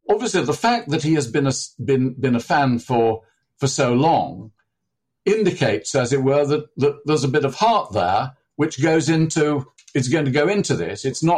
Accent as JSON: {"language": "English", "region": "North West England", "country": "United Kingdom", "tie": "born there", "said": "I was born near Manchester"}